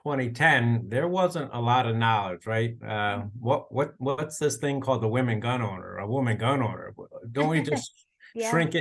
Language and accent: English; New York, United States; Yeah, so I grew up in Putnam County, New York. And you know, I hate to say, but 40 years ago, it was much more rural than it is now.